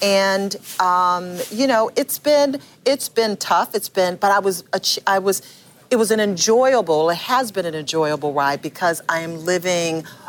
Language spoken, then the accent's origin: English; Detroit, Michigan, United States; I'm a girl from Detroit, Michigan, who made it to Hollywood